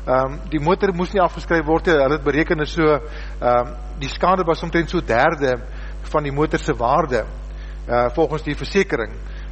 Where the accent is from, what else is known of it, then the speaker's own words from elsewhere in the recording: Northern Cape, South Africa; Ons kom van die Noordkaap af